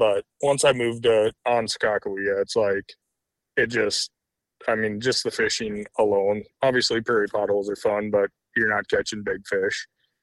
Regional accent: Alexandria, Minnesota, United States; So originally I grew up in Alexandria, Minnesota. I grew up on the lake.

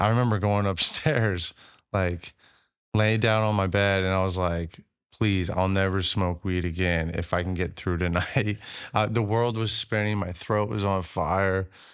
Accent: Washington, United States; I grew up in Washington and it's rainy, cloudy, cold, awful weather.

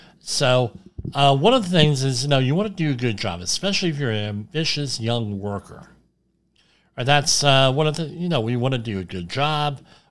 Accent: New Jersey, United States; No, I'm from New Jersey.

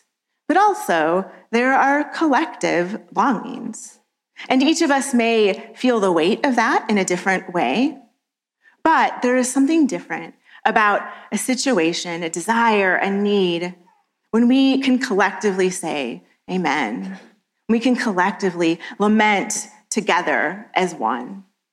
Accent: Missouri, United States; I grew up in Missouri and went to school in rural Missouri and had many friends whose parents farmed.

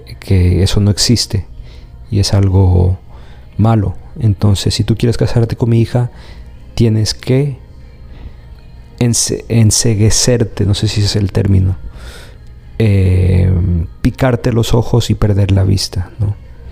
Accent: Ecuador; born there; transcurrir en la República del Ecuador, donde nací, y particularmente en los Andes

